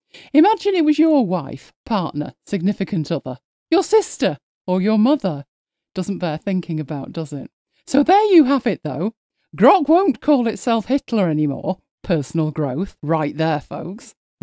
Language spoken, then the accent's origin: English; Manchester, North West England, United Kingdom; Which reminded me of a recent story from my hometown of Manchester.